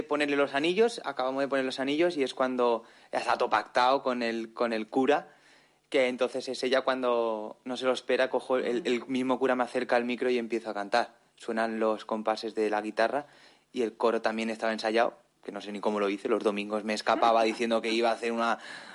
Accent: Cornellà, Catalonia, Spain; bueno, somos muy, muy de Cornellà

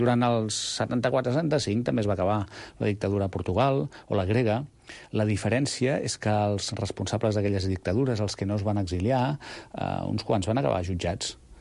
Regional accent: Barcelona, Catalonia, Spain; Com a català, com a independentista i com a barceloní.

